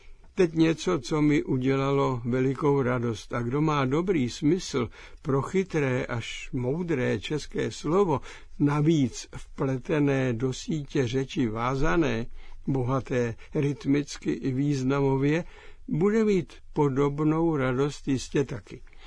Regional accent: Hradec Králové Region, Czechia; Sám jsem z Podorlického podhůří, tak mě to zajímá.

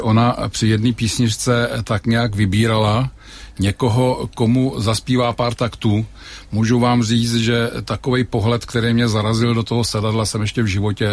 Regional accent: Liberec Region, Czechia; born there; Narodil jsem se pod Ještědem

